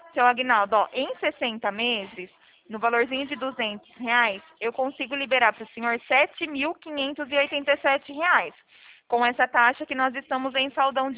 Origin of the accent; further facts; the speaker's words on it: São Paulo, Brazil; Eu sou aqui do interior de São Paulo